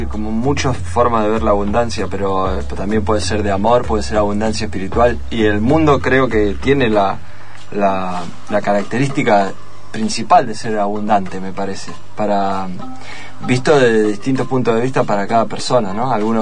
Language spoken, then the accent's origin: Spanish; Necochea, Buenos Aires Province, Argentina; nosotros somos de Necochea y arrancamos desde ese lugar.